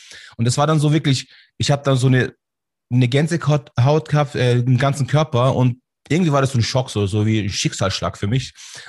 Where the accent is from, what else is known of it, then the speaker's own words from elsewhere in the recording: Munich, Bavaria, Germany; born there; Also ich bin hier in München geboren, Schwabing.